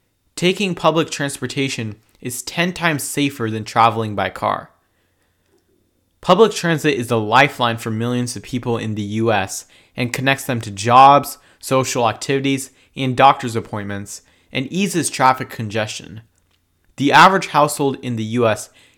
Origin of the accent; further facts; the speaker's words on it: Davis, California, United States; The big red bus was a familiar sight to me growing up in Davis.